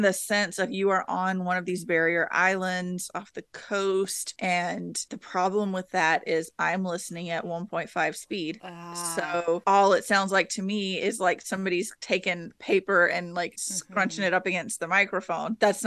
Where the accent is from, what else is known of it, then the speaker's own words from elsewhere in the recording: the South, United States; But growing up in the South, you hear and learn a lot about Gullah culture, Gullah Geechee stories